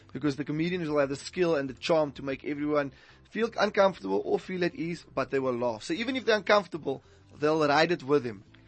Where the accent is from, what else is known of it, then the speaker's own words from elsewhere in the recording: Cape Town, Western Cape, South Africa; I'm from Cape Town.